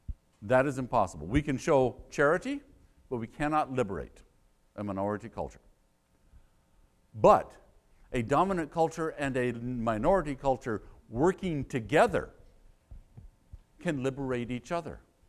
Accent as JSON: {"language": "English", "region": "Midwest", "country": "United States", "tie": "born or raised there", "said": "I grew up in the Midwest."}